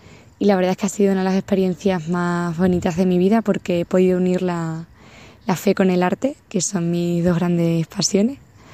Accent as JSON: {"language": "Spanish", "town": "Badajoz", "region": "Extremadura", "country": "Spain", "said": "bueno, soy de Badajoz, tengo 19 años."}